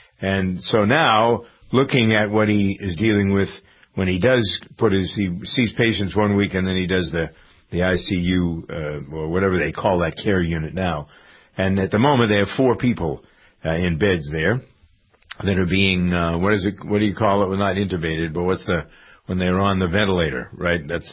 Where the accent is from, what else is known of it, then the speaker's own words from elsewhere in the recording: Framingham, Massachusetts, United States; because they're located here, as a matter of fact, in my hometown of Framingham.